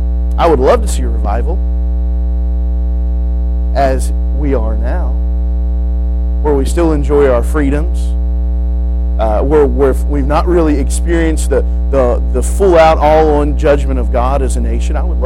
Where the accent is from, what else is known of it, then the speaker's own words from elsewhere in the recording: United States; and I'm an American, don't take me wrong here. I love our nation.